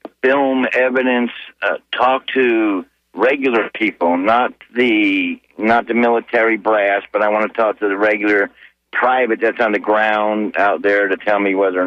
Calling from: Tampa, Florida, United States; from Tampa.

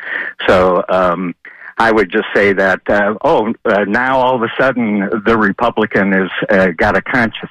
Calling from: Largo, Florida, United States; Yeah, this is … from Largo.

